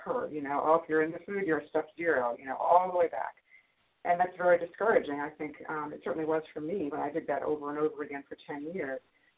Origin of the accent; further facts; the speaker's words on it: New York, United States; from New York, recovered compulsive overeater.